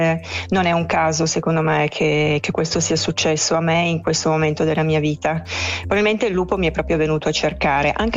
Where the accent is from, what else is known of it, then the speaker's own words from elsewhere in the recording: Aosta Valley, Italy; Io sono originaria della Valle del Cervino, dove ho vissuto fino a 6 anni fa.